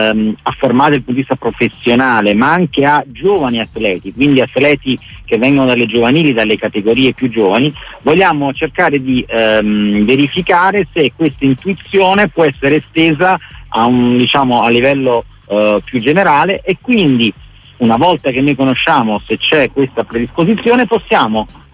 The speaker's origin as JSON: {"language": "Italian", "town": "Naples", "region": "Campania", "country": "Italy", "said": "lo dico da napoletano"}